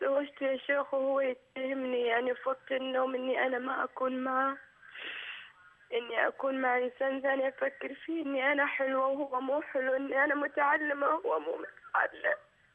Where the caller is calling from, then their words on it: Riyadh, Riyadh Province, Saudi Arabia; من الرياض، متزوجة صار لي 16 سنة.